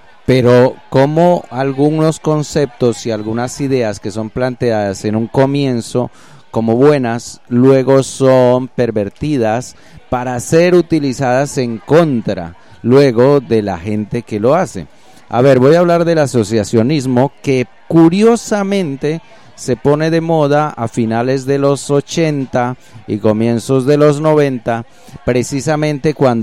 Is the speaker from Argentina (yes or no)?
no; Colombia; born there; Soy nacido en Colombia.